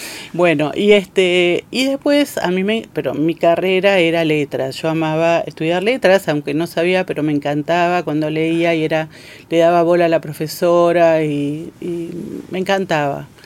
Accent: Argentina; si soy argentina tengo que saber.

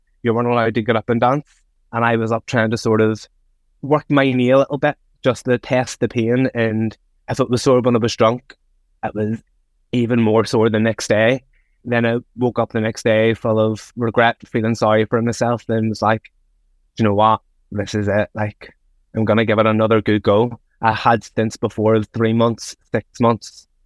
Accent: Belfast, Northern Ireland, United Kingdom; being a working class gay man, growing up in West Belfast

